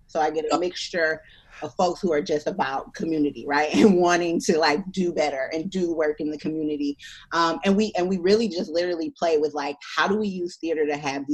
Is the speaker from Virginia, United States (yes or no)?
no; Detroit, Michigan, United States; now in Austin, United States; I'm from Detroit. It's still very difficult for me to say I'm from Austin. Like when I introduce myself, I'll be like, I'm living in Austin, but I'm from Detroit.